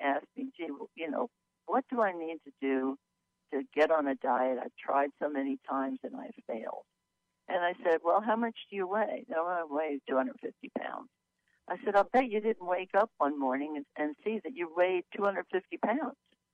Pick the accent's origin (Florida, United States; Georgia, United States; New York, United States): New York, United States; Brooklyn; born there; I was born in 1933 in Brooklyn, New York.